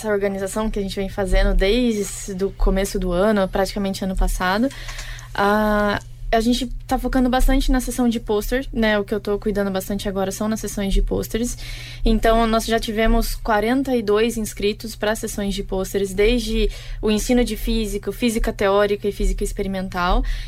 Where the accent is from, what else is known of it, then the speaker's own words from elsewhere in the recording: Londrina, Paraná, Brazil; Sou de Londrina.